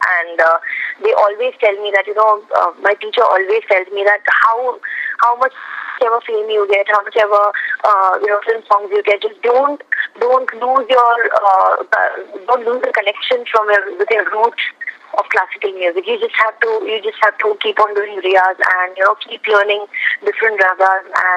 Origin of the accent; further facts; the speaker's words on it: Vadodara, Gujarat, India; English is a second language; now in Mumbai, India; I would fly down from Bombay to Baroda at my, like, you know, hometown. And in my hometown, and I would just get into the music class where I had learned.